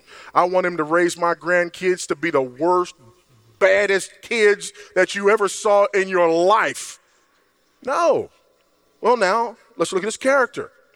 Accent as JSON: {"language": "English", "town": "Los Angeles", "region": "California", "country": "United States", "tie": "born or raised there"}